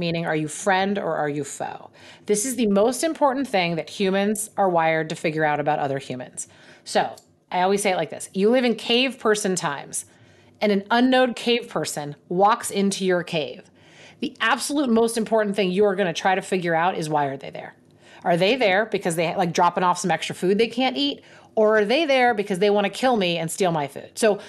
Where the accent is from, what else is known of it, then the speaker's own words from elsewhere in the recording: Pittsburgh, Pennsylvania, United States; So my husband is from Chicago, born and raised, and I am from Pittsburgh.